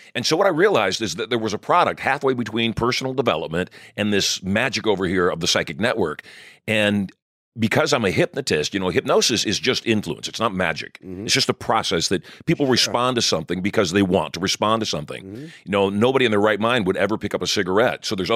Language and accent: English; Michigan, United States; born there; I was born in Michigan.